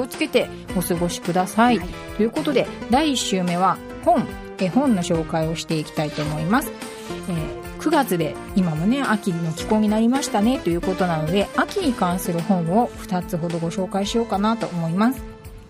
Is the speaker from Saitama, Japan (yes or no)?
yes; Kawagoe, Saitama, Japan; 私、出身が埼玉の川越なんですけれども